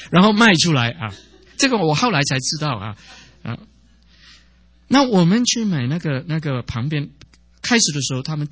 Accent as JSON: {"language": "Chinese", "country": "China", "said": "有的时候跟我们中国人不一样啊"}